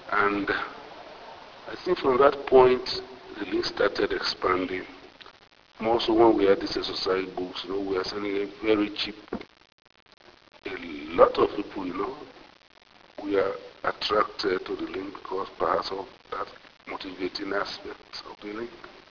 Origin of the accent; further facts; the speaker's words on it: Sierra Leone; I said, I'm from Sierra Leone.